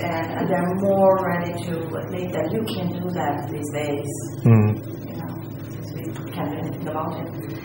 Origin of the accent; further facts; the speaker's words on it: Romania; I come from Romania.